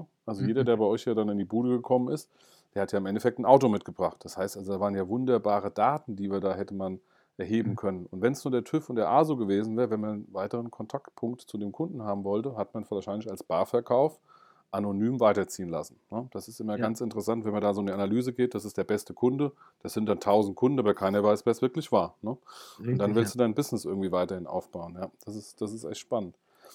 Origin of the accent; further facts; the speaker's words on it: Hesse, Germany; Ich bin auch Hesse, also von daher an alle Kölner.